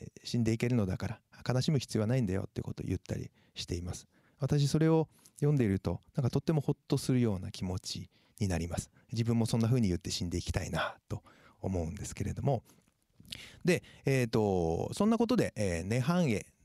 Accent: Yamagata, Japan; 私が生まれ育った山形のお寺

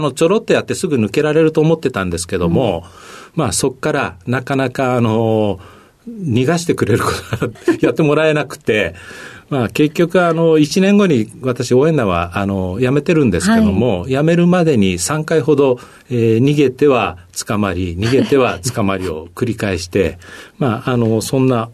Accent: Nagoya, Aichi, Japan; はい、愛知県の名古屋です。

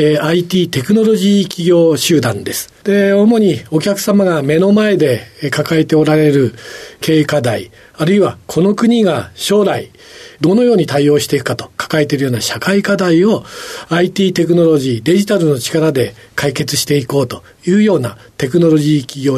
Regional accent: Tozawa, Yamagata, Japan; born there; 山形県でございまして、北の方にある戸沢村というところで生まれました。

